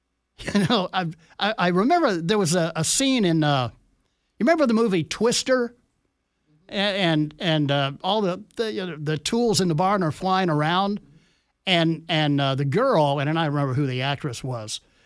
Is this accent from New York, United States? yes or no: no; Nebraska, United States; Hi, Bobby Mack. I'm from Western Nebraska.